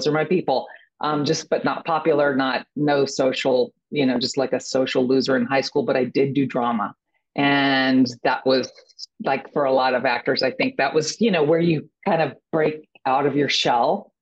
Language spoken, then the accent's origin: English; Atlanta, Georgia, United States; born there; I was born in Atlanta.